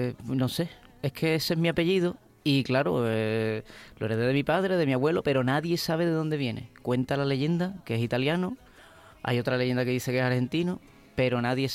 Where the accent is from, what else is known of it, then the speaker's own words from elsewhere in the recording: San Fernando, Andalusia, Spain; yo soy de San Fernando, de la ciudad de Camarón, ¿no?